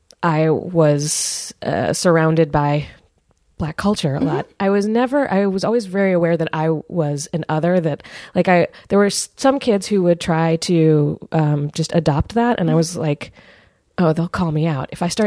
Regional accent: Richmond, Virginia, United States; I grew up in Richmond, Virginia, and I was mostly like for most of my schooling

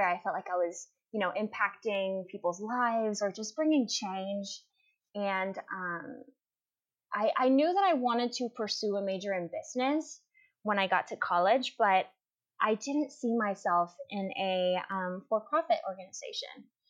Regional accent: Mexico; moved away as an adult; now in Kansas City, United States; I, you know, I grew up in Mexico and lived there for the majority of my life.

